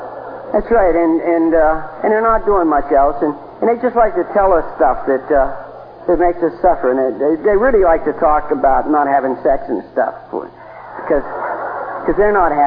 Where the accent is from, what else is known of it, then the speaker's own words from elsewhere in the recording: United States; born there; I was born on a river, not as clean as this one. I was born on the Ohio River